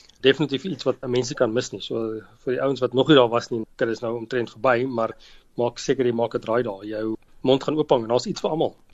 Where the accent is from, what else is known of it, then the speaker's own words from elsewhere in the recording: Gauteng, South Africa; ek is Wesrander, ek het groot geword daar, hoërskool Adelaar bygewoon en gematrikuleer in 1992. Vandaar terug Pretoria toe